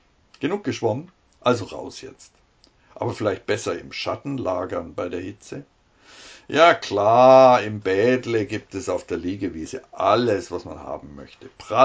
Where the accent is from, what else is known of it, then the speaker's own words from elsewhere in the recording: Germany; So sind wir Deutsche eben.